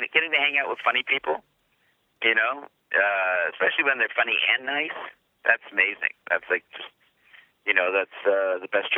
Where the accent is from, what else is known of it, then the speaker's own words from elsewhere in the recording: Canada; I'm from Canada.